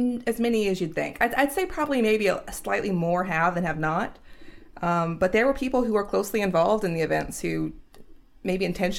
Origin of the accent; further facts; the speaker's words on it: Atlanta, Georgia, United States; No. I grew up in Atlanta.